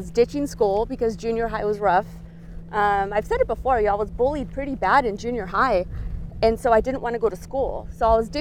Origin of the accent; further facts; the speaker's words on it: California, United States; So we grew up in Orange County, where Knott's Berry Farm and Disneyland was, and I had pretty much a normal childhood